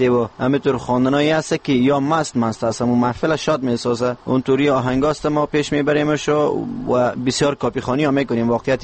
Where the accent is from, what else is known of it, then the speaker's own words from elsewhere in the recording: Parwan, Afghanistan; دیگه مدت 10 سال میشه که در موسیقی محلی وطن خودم یعنی پروان سرکار دارم